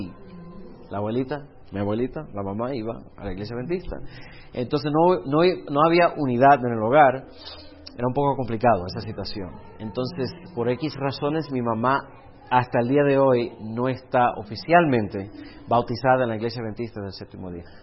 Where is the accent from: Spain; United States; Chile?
United States; the South; born there; de lo más sur de los Estados Unidos, donde yo nací, a lo más norte de los Estados Unidos, casi llegando a Rusia